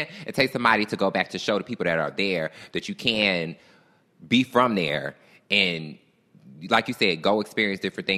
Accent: Detroit, Michigan, United States; you're talking about your dream apartment in Detroit. Like, what? Like, you know, and that's horrible because I'm from there.

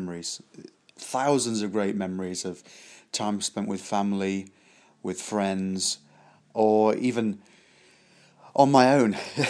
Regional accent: England, United Kingdom; I'm British, English

